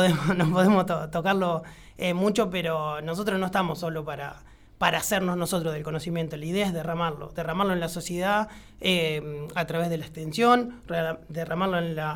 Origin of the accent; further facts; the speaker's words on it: Arenaza, Buenos Aires, Argentina; Yo soy de Partido de Lincoln, Arenaza, Partido de Lincoln, y bueno, la UNOVA me daba la posibilidad de estudiar cerca de mi casa, de poder seguir con trabajos que tenía en Arenaza